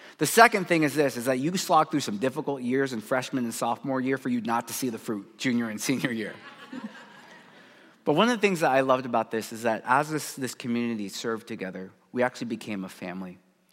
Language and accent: English; California, United States; I know I'm from Silicon Valley, right?